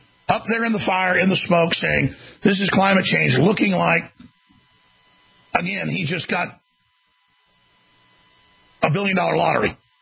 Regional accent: Texas, United States; You know, growing up in Texas, if the wind turns towards the north, we always get smoke in the fall.

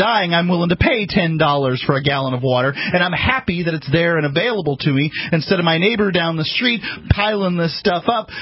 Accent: Florida, United States; I'm from Florida, and hurricanes roll through three or four a year.

